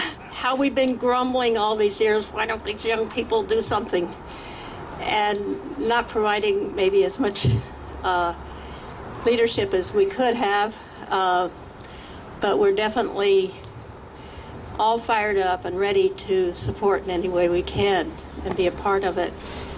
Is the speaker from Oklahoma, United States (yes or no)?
yes; Oklahoma, United States; I'm from Oklahoma.